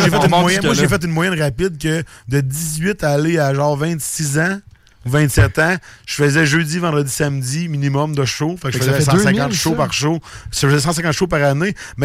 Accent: Audet, Quebec, Canada; En fait, je suis natif d'Audette. Personne ne sait c'est où. C'est comme juste un trou, mais c'est sur une montagne.

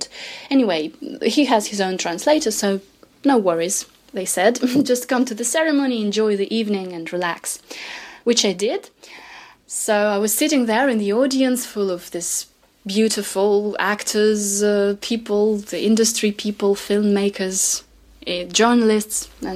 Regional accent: St. Petersburg, Saint Petersburg, Russia; I'm from St. Petersburg in Russia.

